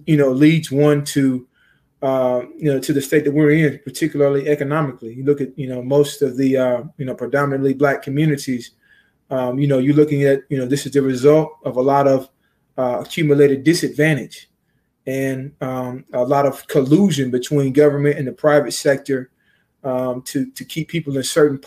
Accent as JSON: {"language": "English", "region": "Tennessee", "country": "United States", "said": "and I'm from Tennessee in the South"}